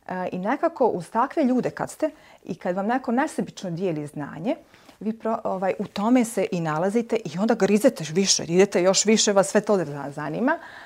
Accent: Tuzla, Federation of Bosnia and Herzegovina, Bosnia & Herzegovina; also born or lived in Gradiška; now in Banja Luka, Bosnia and Herzegovina; Onda sam medicinu sam završila u Tuzli, na Medicinskom fakultetu u Tuzli. Ja sam rođena Tuzlanka i mogu komotno reći da sam 18 godina života provela u Tuzli, a 18 u Gradišci.

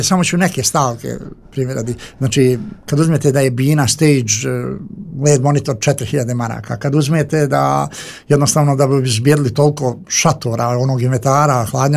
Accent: Gradiška, Republika Srpska, Bosnia & Herzegovina; dolazim iz Gradiške, Lijevča, Polja, Potkozara, a tamo žive najbolji ljudi.

